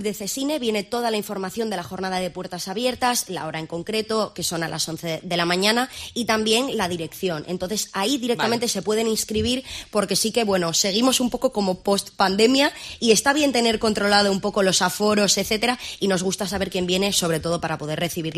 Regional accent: Torrelavega, Cantabria, Spain; yo soy de Torrelavega, entonces para mí Cantabria, la tierruca, yo creo que es lo mejor

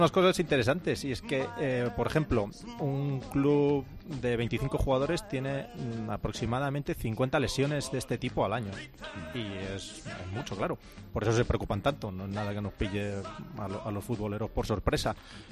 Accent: Madrid, Community of Madrid, Spain; also born or lived in Segovia; yo soy de Madrid y de Segovia

